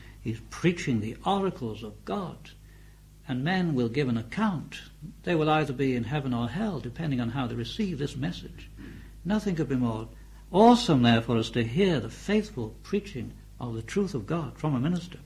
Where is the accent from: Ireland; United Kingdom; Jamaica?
United Kingdom; England; I speak as an Englishman, as you can tell.